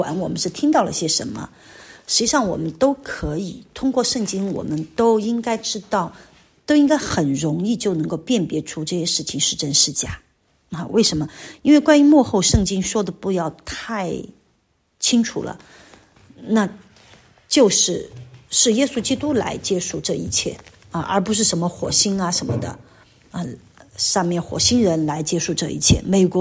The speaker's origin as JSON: {"language": "Chinese", "country": "China", "said": "我们包括我自己，我们这些内地人在内的人，"}